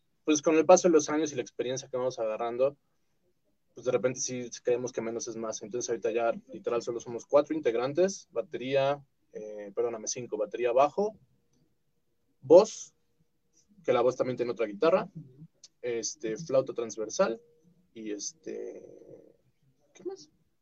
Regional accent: Mexico City, Mexico; Nosotros somos de ahí, de la Benito Juárez.

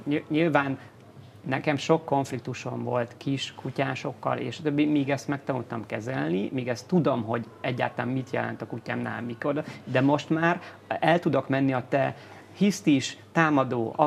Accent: Miskolc, Borsod-Abaúj-Zemplén, Hungary; Én Miskolcon születtem

